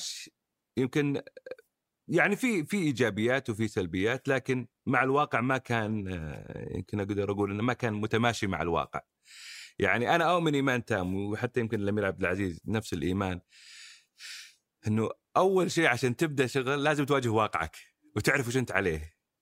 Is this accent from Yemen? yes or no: no; Saudi Arabia; إحنا كمجتمع سعودي